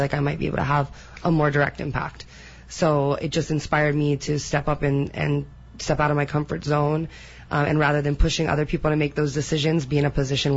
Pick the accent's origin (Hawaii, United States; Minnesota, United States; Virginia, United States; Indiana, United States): Hawaii, United States; Kapahi; I'm originally from Kapahi. I was born on Kahuna Road and raised mostly in Kapahi and through the North Shore. I went to Kapahi High School. I graduated in 2002.